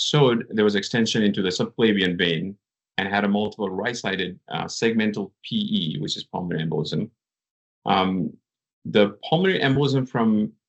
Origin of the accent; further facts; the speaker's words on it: Nepal; moved away as an adult; now in United States; So I was born and raised in Nepal. I came here after high school for college.